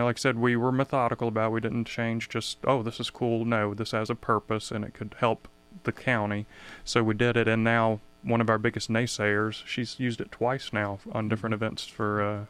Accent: Virginia, United States; Yeah, so born and raised in Virginia.

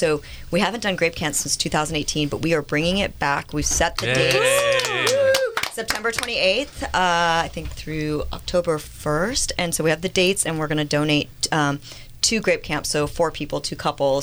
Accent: Sioux Falls, South Dakota, United States; I was from Sioux Falls, so yeah. That was kind of my roots.

